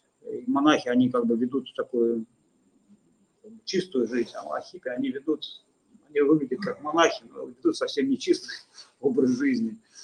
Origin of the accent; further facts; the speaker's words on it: Russia; на ломаном английском стали объяснять, что мы вот из России, что мы вот не знаем, куда податься